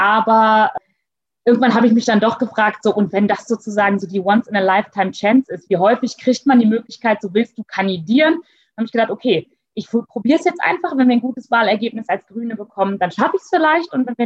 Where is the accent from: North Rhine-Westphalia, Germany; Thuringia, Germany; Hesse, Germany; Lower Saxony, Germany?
Lower Saxony, Germany; born there; Ich komme aus einer Region, wo die Frage atomarer Müll und Endlagerung eine große Rolle gespielt hat. Also ich komme gebürtig aus Niedersachsen.